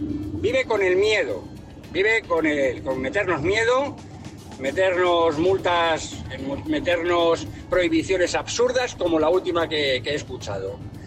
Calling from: Madrid, Community of Madrid, Spain; de Madrid.

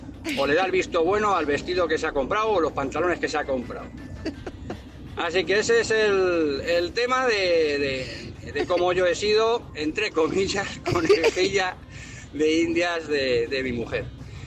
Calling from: Madrid, Community of Madrid, Spain; de Madrid.

